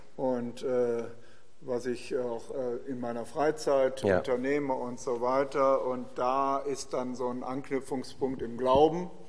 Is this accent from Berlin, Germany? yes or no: no; Oberhausen, North Rhine-Westphalia, Germany; Ich komme aus Oberhausen.